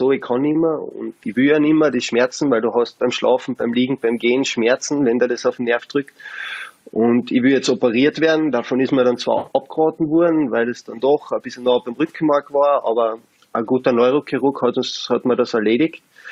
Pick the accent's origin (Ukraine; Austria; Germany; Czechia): Austria; Carinthia; Als Kärntner, der Ahnung vom Eishockey hat, kann man nur KAC sagen.